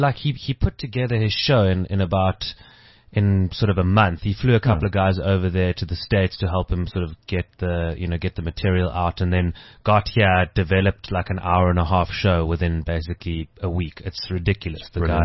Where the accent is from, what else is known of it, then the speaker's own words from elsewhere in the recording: Cape Town, Western Cape, South Africa; I'm born and bred in Cape Town, and I studied acting at UCT.